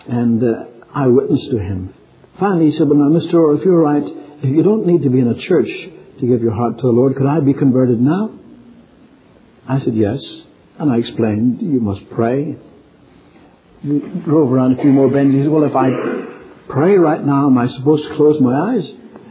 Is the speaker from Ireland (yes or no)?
yes; Ireland; I said, "No, I'm from Ireland." He said, "I knew you were a foreigner since you opened your mouth."